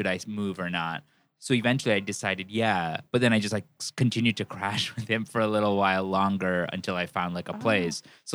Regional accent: Worcester, Massachusetts, United States; Worcester. It isn't. it's actually, I mean, it's diverse for Massachusetts.

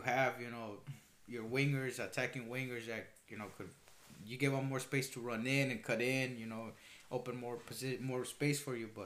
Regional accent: Guatemala; You know, I'm from Guatemala, you know.

